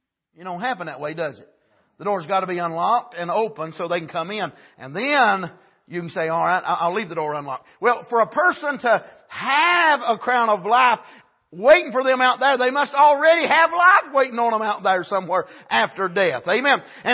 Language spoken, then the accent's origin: English; North Carolina, United States; I grew up in Wilkes County. Wilkes County is the home of NASCAR racing, where it was began.